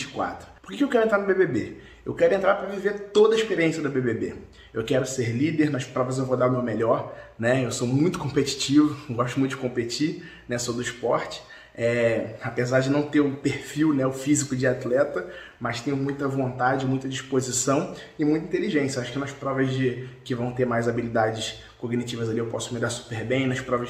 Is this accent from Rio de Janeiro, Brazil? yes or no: yes; Rio de Janeiro, Brazil; sou um jovem, tenho 29 anos, sou cria de favela, criado por gente de favelas da Maré